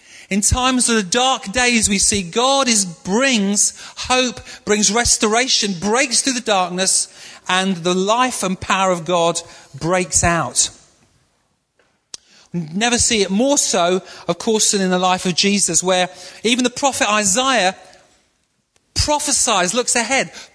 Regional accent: Yorkshire and the Humber, United Kingdom; Being a Yorkshireman myself, appreciate these things.

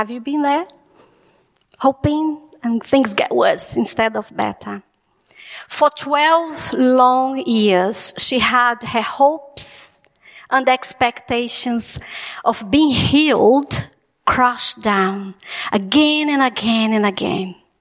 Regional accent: Brazil; I am not an Irish woman. I'm from Brazil. But I'm married to an Irish man.

